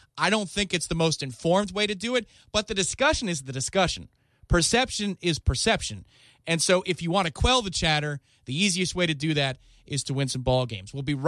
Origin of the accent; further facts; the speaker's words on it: East Lake, Florida, United States; I'm from East Lake Landsbrook area. That's where my parents live now